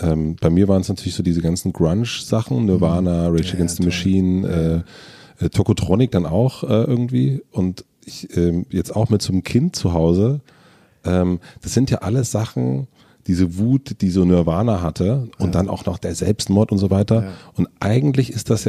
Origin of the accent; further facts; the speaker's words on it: Brandenburg, Germany; ich bin auf dem Dorf groß geworden in Südbrandenburg